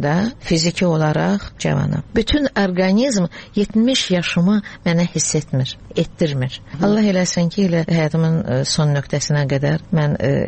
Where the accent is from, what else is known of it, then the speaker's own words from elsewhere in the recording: Baku, Azerbaijan; born there; Bakıda doğulmuşam, qızım işarədir. Bakıda doğulmuşam, Krupski xəstəxanada doğulmuşam. Kızım da orada dünyaya gəlib.